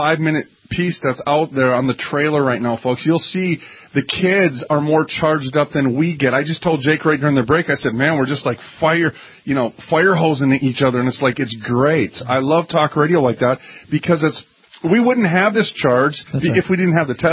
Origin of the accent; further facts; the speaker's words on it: Minneapolis, Minnesota, United States; A little side note, because we're from Minneapolis, that actually came from Matt Groening.